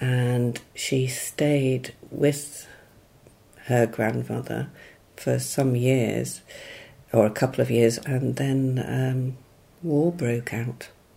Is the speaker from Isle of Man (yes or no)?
yes; Douglas, Isle of Man; born there; I was born in Douglas on the 2nd of January 1953.